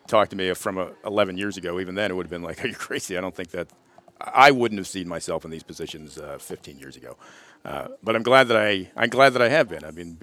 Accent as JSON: {"language": "English", "town": "Catonsville", "region": "Maryland", "country": "United States", "tie": "born or raised there", "said": "Growing up in Catonsville, growing up in this area"}